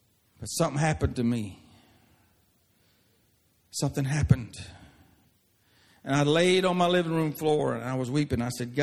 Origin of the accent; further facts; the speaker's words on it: Mississippi, United States; I grew up in Mississippi, in racist, segregated Mississippi.